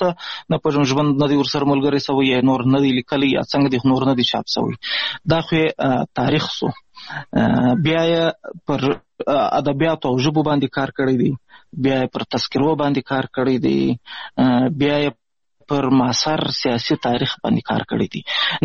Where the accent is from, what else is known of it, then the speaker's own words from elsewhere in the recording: Pishin, Balochistan, Pakistan; also born or lived in Ghazni, Afghanistan; د افغانستان د غزنی ولایت اوسېدونکی یم. د مهاجرت شپې ورځې په پاکستان کې تیروم. په پاکستان کې زیږیدلی یم. د کوټې سره نږدې پښین ښار ګوټی ورته وایي، په دې پښین ښار کې اوسېږم.